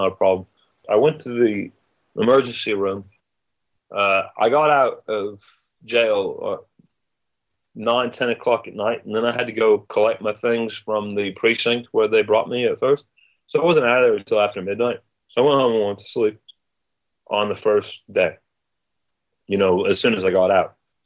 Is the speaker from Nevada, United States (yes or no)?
no; New York, United States; I'm a New Yorker.